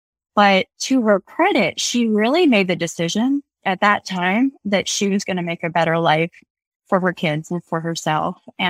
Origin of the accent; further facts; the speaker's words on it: Virginia, United States; I was raised in Southeastern Virginia and I had the advantage of just an incredible mom